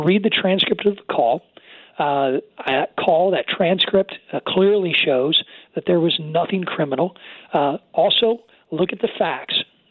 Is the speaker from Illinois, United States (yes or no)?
yes; Taylorville, Illinois, United States; It had to land up near my district, in my home county, Christian County. I was driving home from Mount Zion to my home in Taylorville on Route 48